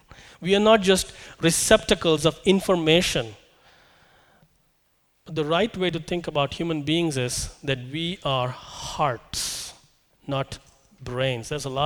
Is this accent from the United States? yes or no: no; India; I'm from India, and I love, can you guess? I love curry.